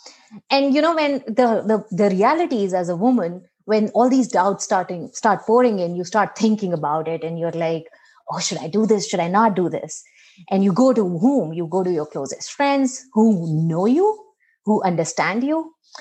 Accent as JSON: {"language": "English", "country": "India", "said": "as an Indian brown woman who knows how it is to be pregnant and how family plays a big role"}